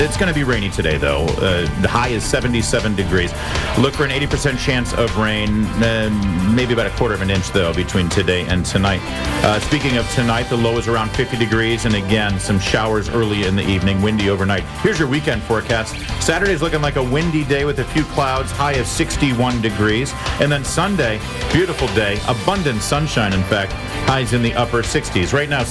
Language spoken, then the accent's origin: English; Michigan, United States; See, Trevor knows that I'm from Michigan, and so he's just putting in these jabs here